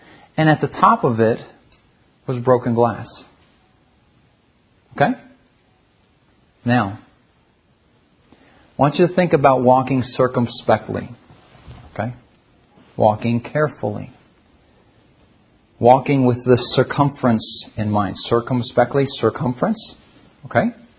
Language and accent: English; Philippines; Many of you know that I grew up in the Philippines. Much of my time that I spent in the Philippines was out in the mountains, in the jungle with the natives.